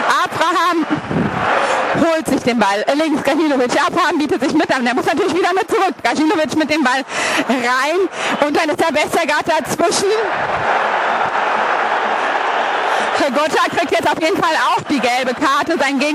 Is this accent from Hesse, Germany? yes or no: yes; Frankfurt, Hesse, Germany; Aber als Frankfurter möchte man natürlich hier im Stadion mehr.